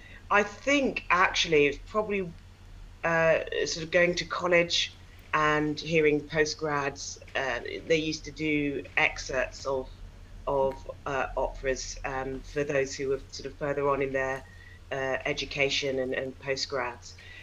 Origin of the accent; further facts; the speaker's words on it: London, United Kingdom; born there; now in Yorkshire, United Kingdom; I'm a British opera singer, born in London and now living in Yorkshire.